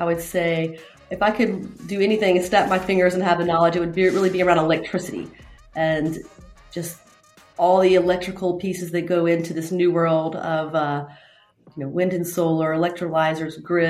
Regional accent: Baton Rouge, Louisiana, United States; now in Austin, United States; I'm in Austin, and I grew up in Baton Rouge, Louisiana.

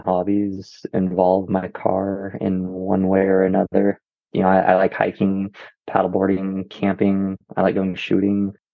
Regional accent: Medford, Oregon, United States; born there; I was born down in Medford, Oregon, down in Southern Oregon. So okay. the Rogue Valley. I was actually born in Rogue Valley Medical Center.

